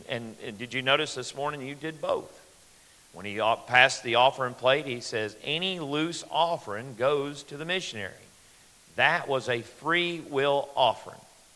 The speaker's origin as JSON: {"language": "English", "region": "North Carolina", "country": "United States", "said": "Back where I live, I'm from North Carolina. For those who don't know you … I'm from North Carolina."}